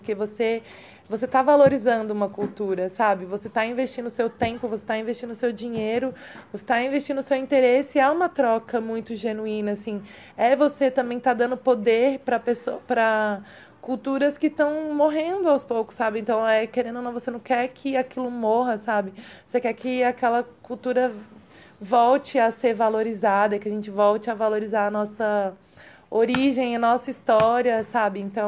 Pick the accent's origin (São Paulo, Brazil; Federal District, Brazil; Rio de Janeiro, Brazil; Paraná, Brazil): Federal District, Brazil; Brasília; e eu sou de Brasília